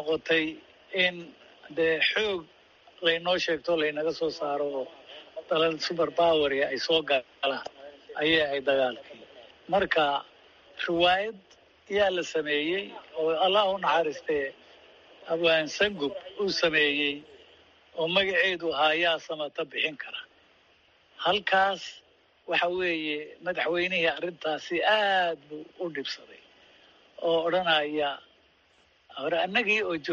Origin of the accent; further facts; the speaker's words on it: Somali Region, Ethiopia; waxaan kusoo barbaaray dalka Ethiopia oo qoomiyad ku joogaan deegaanka Soomaalida, especially weliba Soomaalidii oromada, halkaasaan kusoo barbaaray